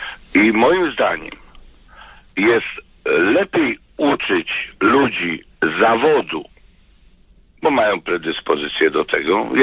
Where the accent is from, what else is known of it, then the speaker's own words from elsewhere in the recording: southern Poland, Poland; Akurat ja pochodzę z rodziny mocno katolickiej, z południa Polski.